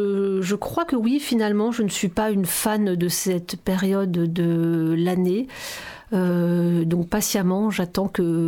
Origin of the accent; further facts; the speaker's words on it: Grand Est, France; Et puisque j'ai grandi en Alsace, c'est ici que j'ai fêté un certain nombre de Noël.